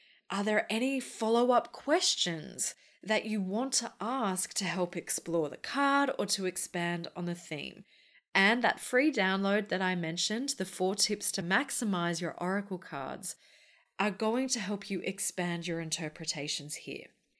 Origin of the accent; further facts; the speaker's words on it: Brisbane, Queensland, Australia; we're on day 3 of a surprise lockdown in my hometown of Brisbane.